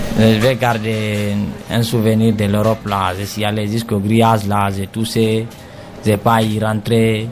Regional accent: Guinea; Je viens de la Guinée. J'ai 15 ans.

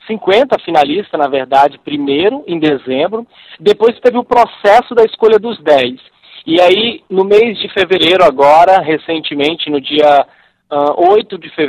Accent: Nova Venécia, Espírito Santo, Brazil; depois eu vou abrir um laboratório de ciências e de tecnologia lá na minha cidade de origem, Nova Venécia

